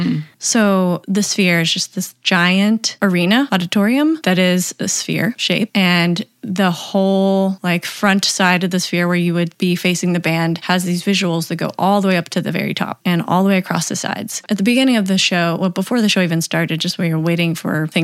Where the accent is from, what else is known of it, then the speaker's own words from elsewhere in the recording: Tennessee, United States; now in Atlanta, United States; Plus, okay, so I live in Atlanta, but I'm from Tennessee.